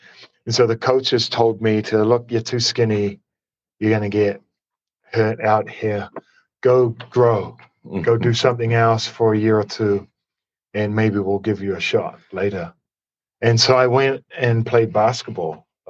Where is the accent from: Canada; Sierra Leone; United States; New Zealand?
New Zealand; North Island; I was born and raised in the North Island on the East Coast, which is this kind of string of small towns and cities. And then my family moved when I was about 10 to the west coast of the North Island in New Zealand, just outside of a place called Hamilton.